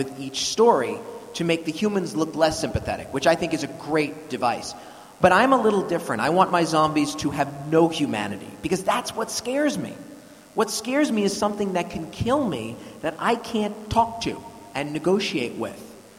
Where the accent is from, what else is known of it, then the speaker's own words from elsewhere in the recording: United States; because I'm an American and we are what's called an isolationist people.